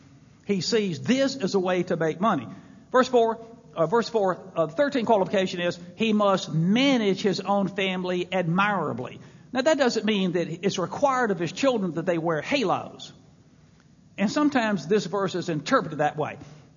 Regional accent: Mississippi, United States; I come from Mississippi, and growing up down there in Christian circles in the Deep South

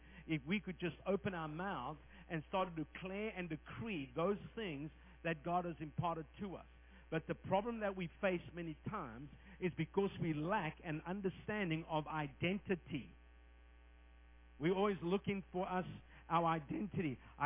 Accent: Australia; also born or lived in South Africa; I have an accent. People come to me and say, are you from New Zealand? It's like, no, I'm from Australia via South Africa.

